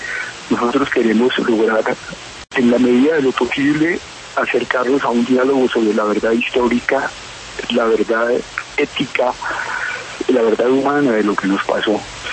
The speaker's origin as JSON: {"language": "Spanish", "country": "Colombia", "said": "Lo que nosotros podemos hacer es contribuir a que los colombianos avancemos"}